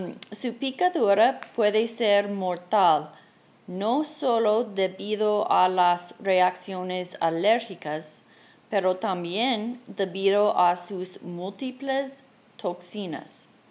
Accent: Colorado, United States; yo recuerdo viendo unas de estas arañas cuando crecí aquí en Colorado.

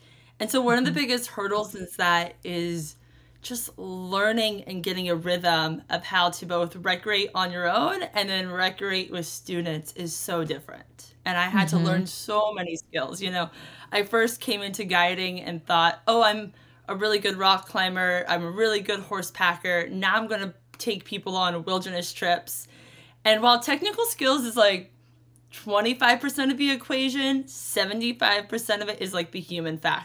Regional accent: the South, United States; I was a pretty passionate horseback rider growing up in the South.

